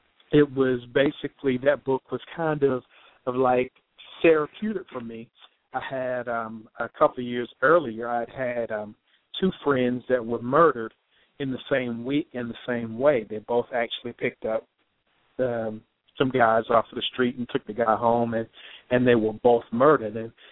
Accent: Atlanta, Georgia, United States; also born or lived in Charlotte; I'm an Atlanta native, originally from Charlotte, but I grew up in Atlanta.

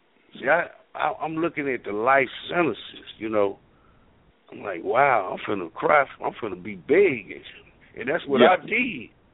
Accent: Dallas, Texas, United States; I was raised up in West Dallas Boys Club, boxing, all that.

